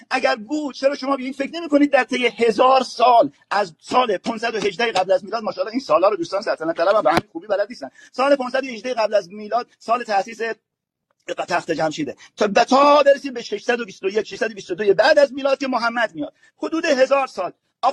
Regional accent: Iran; به عنوان یه ایرانی جلوی آینه بیستیم

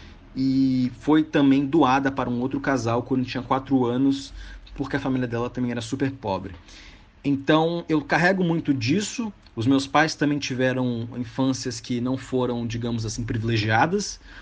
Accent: Cubatão, São Paulo, Brazil; eu tenho 20 anos, sou de Cubatão, São Paulo

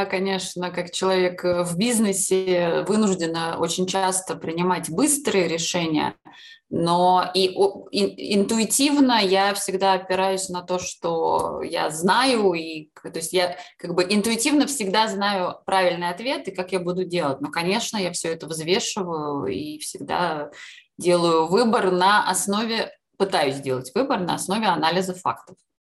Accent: Dolgoprudny, Moscow Oblast, Russia; born there; Я родилась в Долгопрудном, Московской области

